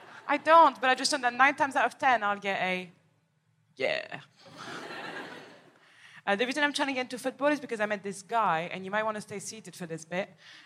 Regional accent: Paris, Île-de-France, France; I am from Paris, from the outskirts.

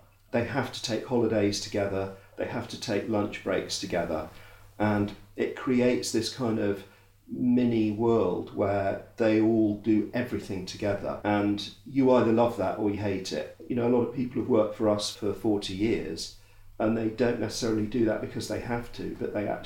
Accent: East Midlands, United Kingdom; So I grew up in the East Midlands. If you fold the map of England, you literally, where I'm from is right in the crack of the map

